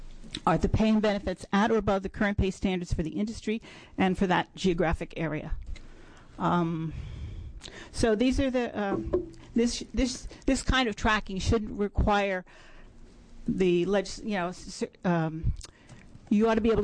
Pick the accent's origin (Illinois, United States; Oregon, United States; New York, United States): Oregon, United States; I'm from Washington County.